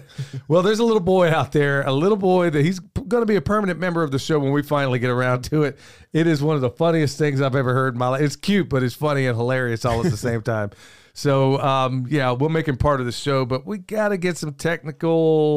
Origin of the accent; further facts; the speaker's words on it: Oklahoma, United States; growing up in Oklahoma, dude, you're going to hear some stuff now to this day.